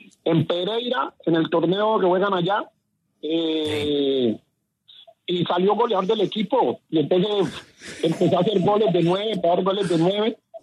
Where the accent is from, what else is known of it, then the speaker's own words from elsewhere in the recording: Quito, Pichincha, Ecuador; yo nací en Quito. Entonces yo en Quito me iba a jugar descalzo y me iba para un barrio, después me iba para el otro barrio